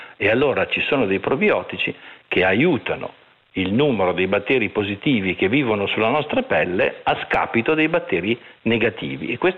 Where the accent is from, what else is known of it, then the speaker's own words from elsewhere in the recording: Genoa, Liguria, Italy; e sempre da genovese